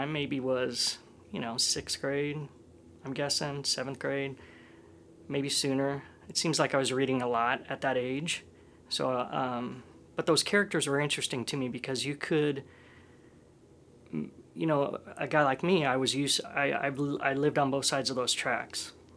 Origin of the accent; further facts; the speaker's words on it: Omaha, Nebraska, United States; Well, I grew up in Omaha, Nebraska, and then, but I've spent so much time in smaller towns.